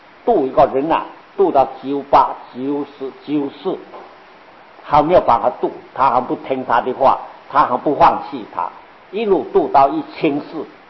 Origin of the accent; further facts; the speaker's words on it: China; 他翻译过来，我们中国人叫没有德